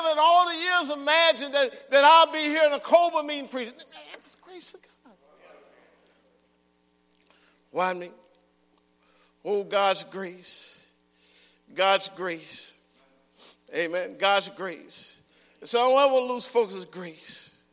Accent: Arkansas, United States; I'm from Arkansas, some of y'all may know.

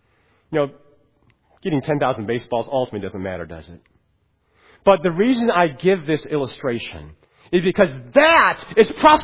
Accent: Illinois, United States; now in Detroit, United States; I grew up in the Chicago area, a big Chicago White Sox baseball fan. So whenever the White Sox are in town in Detroit, I try to at least once a year go to the game.

